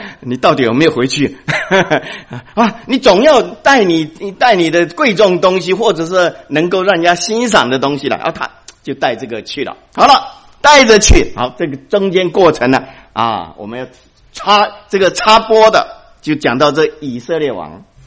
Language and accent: Chinese; China; 我们中国人一生气都撕别人衣服